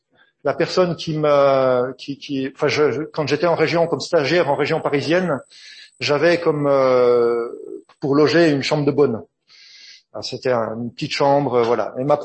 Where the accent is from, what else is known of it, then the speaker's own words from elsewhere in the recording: Switzerland; Là, je viens de Suisse et puis on n'a pas de mer en Suisse